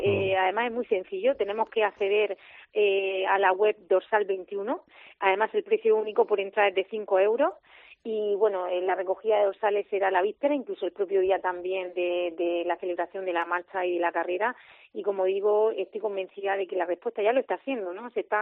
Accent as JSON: {"language": "Spanish", "region": "Region of Murcia", "country": "Spain", "said": "para demostrar cómo somos los murcianos"}